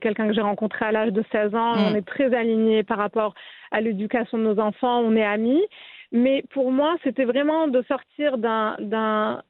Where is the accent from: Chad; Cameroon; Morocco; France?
Morocco; also born or lived in United States; Moi, j'ai grandi au Maroc et en ayant fait un cursus francophone.